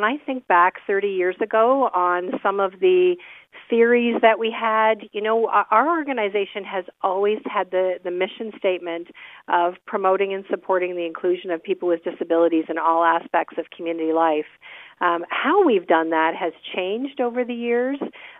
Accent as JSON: {"language": "English", "town": "Burlington", "region": "Ontario", "country": "Canada", "tie": "born or raised there", "lives_now": "Simcoe, Canada", "said": "Actually, I was born and raised in Burlington and moved here just around 30 years ago to take this job at this Association for Community Living and in this community called Simcoe in Norfolk County."}